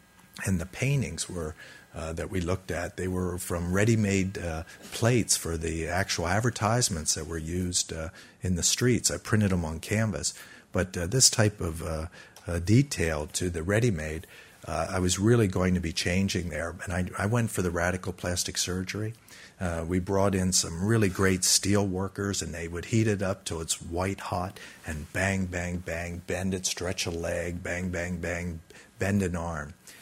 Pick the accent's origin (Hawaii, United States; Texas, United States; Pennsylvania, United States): Pennsylvania, United States; Where I grew up in Pennsylvania, people would always put these out in their yard at Easter time.